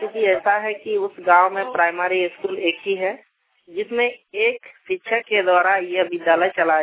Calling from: Kaliyapur, India; मैं कालियापुर गांव से बोल रहा हूं।

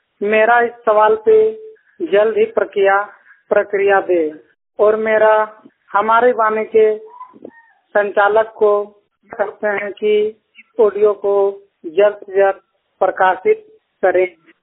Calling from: Ranchi, Jharkhand, India; और मैं 100% ब्लाइंड रांची झारखंड का निवासी हूँ।

